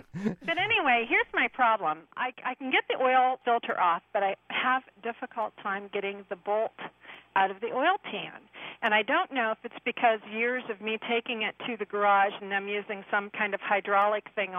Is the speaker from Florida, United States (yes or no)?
no; Maple Heights, Ohio, United States; I'm from Maple Heights, Ohio.